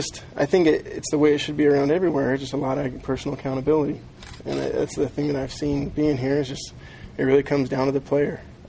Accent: Arizona, United States; also born or lived in Colorado; I grew up in Arizona and lived in Colorado, so just having that vegetation, the rain, good night, rains out here.

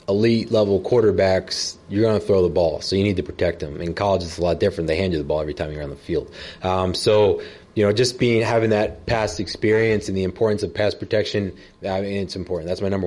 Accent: New Jersey, United States; a lot of my old buddies growing up in New Jersey, some of them played at Rutgers

